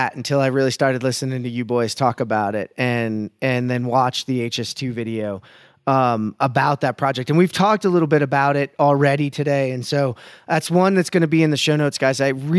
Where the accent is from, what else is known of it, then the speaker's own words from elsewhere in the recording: New Jersey, United States; I have driven the BQE multiple times. I grew up in New Jersey. I've seen it. I know it.